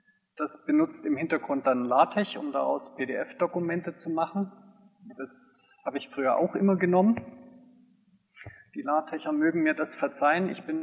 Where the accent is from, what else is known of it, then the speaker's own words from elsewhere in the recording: Tübingen, Baden-Württemberg, Germany; Schließen möchte ich noch mit einer Impression von Tübingen, oder wo ich herkomme.